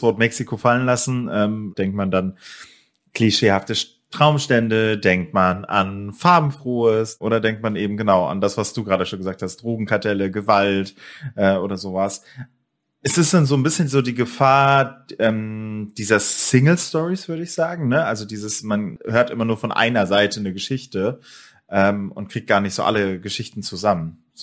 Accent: Cologne, North Rhine-Westphalia, Germany; Wir kommen beide aus Köln.

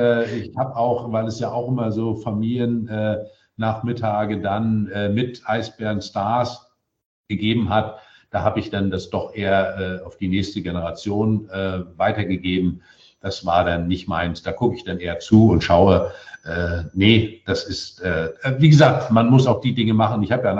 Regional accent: Mecklenburg-Vorpommern, Germany; ich bin ja da im Norden groß geworden und schon als Kind bin ich damals mit meinem Vater erst zu Empor, dann zu Hansa Rostock.

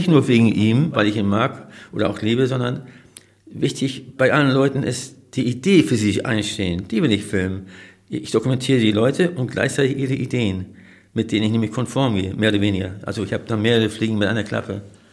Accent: Australia; now in Germany; Ich komme aus Australien, in der Buschwüste. Und als wir nach Deutschland kamen

